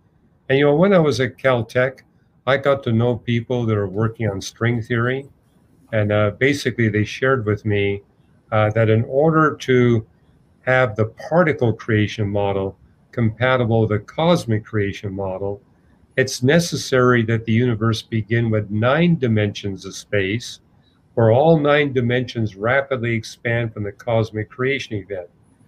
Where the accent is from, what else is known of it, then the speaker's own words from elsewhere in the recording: Canada; now in United States; I said, well, I'm not German. I'm from Canada, now living in the United States.